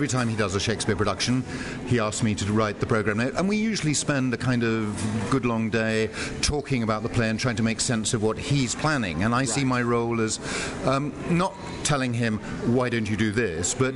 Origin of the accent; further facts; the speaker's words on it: London, United Kingdom; I'm from North London.